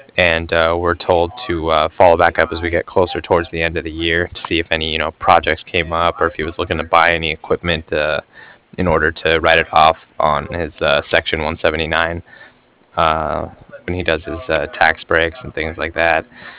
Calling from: Cardiff, Wales, United Kingdom; as in mother at the end. And I was calling from Cardiff, which is Cardiff, like Frank.

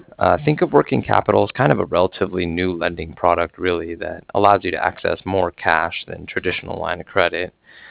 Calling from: Cardiff, Wales, United Kingdom; I was calling from Cardiff, and I was calling regarding some financing that was done with Bank of America

